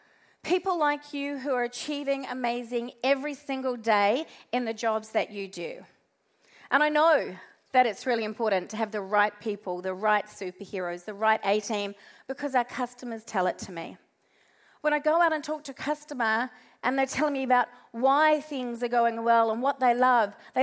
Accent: New Zealand; now in Australia; here in Australia and, of course, across the pond in my home country, New Zealand

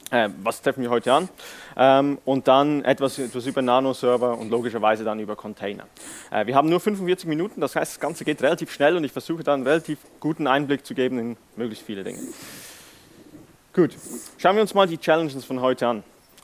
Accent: Switzerland; Wie man hört, ich komme vielleicht aus der Schweiz.

